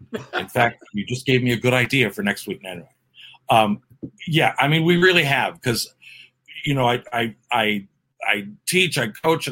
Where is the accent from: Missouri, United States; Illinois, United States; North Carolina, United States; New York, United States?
Illinois, United States; Wheaton; of Chicago, Wheaton, Illinois.